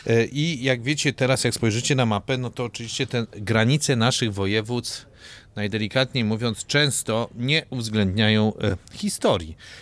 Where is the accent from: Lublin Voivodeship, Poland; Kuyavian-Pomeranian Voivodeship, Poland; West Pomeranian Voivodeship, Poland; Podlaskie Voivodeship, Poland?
West Pomeranian Voivodeship, Poland; Darłowo; Ja z Darłowa jestem, tak.